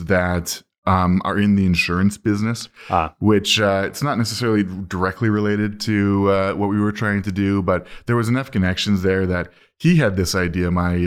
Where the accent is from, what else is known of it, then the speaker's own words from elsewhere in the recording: Calgary, Alberta, Canada; We're recording in Calgary now. I am in Calgary. I've lived in Calgary my whole life. I have not lived anywhere else besides Calgary. This has been like my hometown. My family is from Edmonton and Saskatchewan